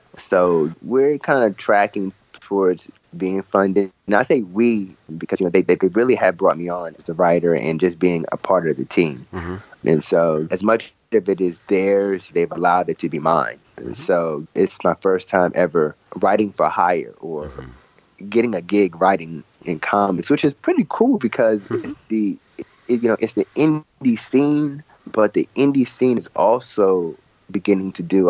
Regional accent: United States; accent: American; These gorgeous names that I struggle to pronounce in my American accent.

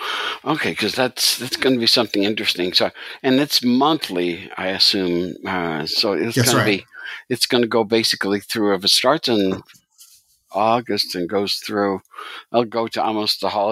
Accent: United States; because I'm an American, and as always the case with us Americans, we look at America and then we don't quite understand the rest of the world.

